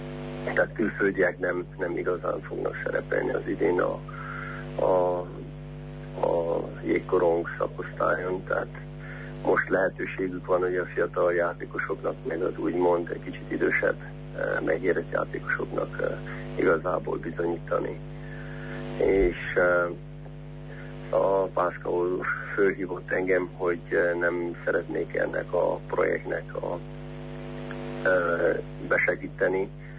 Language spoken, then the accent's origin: Hungarian; Brașov, Brașov County, Romania; mert hát ugye innen származom, tehát szeretném tudni, hogy mi történik.